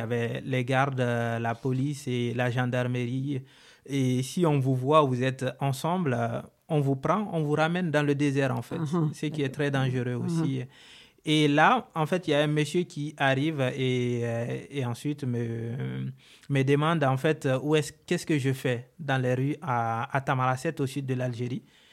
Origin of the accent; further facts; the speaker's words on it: Conakry, Guinea; also born or lived in Koba; Je suis né en Guinée en 2001. J'ai une enfance banale comme la plupart des enfants guinéens et né à Conakry et aussi passé mon enfance entre Conakry et Koba, qui est situé un petit village qui est situé à 200 km de Conakry.